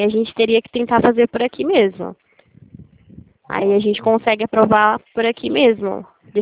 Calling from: Limeira, São Paulo, Brazil; Eu falo aqui de Limeira, São Paulo

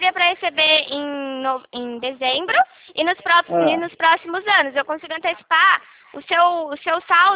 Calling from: Rio Claro, São Paulo, Brazil; falo de Rio Claro, São Paulo.

